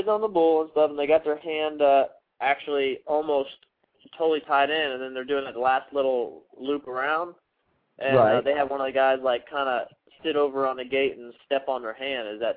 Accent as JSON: {"language": "English", "town": "St. Petersburg", "region": "Florida", "country": "United States", "said": "St. Pete, Florida."}